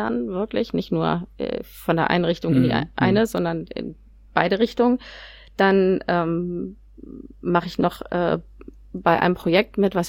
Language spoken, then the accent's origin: German; Hamburg, Germany; Ich bin Hamburgerin.